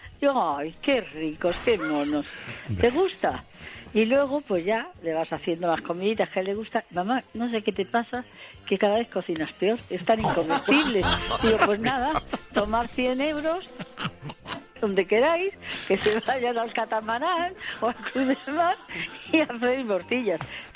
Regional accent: Madrid, Community of Madrid, Spain; now in Almería, Spain; Vivo en Almería. Ajá. Bueno, soy de Madrid, me vine a Almería. Tengo casa en San José

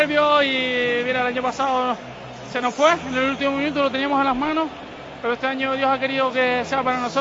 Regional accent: Las Palmas, Canary Islands, Spain; moved away as an adult; Es que eso, es mi tierra, ¿no? Mi equipo, salí de aquí con 22 años, el equipo en segunda.

